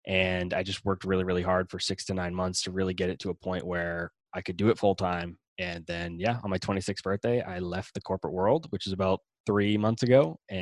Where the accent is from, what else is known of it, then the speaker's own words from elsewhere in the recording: Boston, Massachusetts, United States; I'm from Boston.